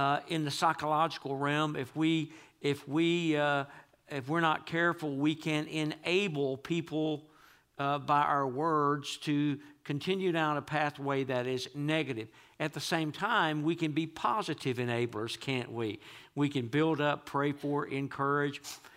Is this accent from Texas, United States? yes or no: yes; Texas, United States; I'm from East Texas, but I mean, he was from really deep East Texas.